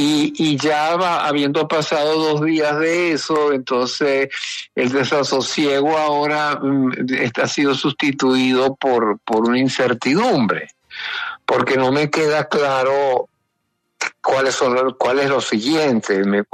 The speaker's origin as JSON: {"language": "Spanish", "country": "Colombia", "said": "Yo sí soy colombiano, por cierto, también."}